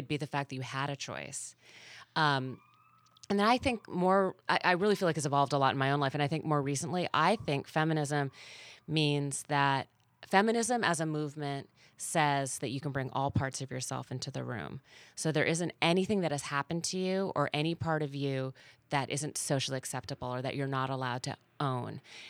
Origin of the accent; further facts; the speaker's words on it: Fargo, North Dakota, United States; So I was raised in Fargo, North Dakota. My mom was a stay-at-home mom, breadwinner dad, three daughters.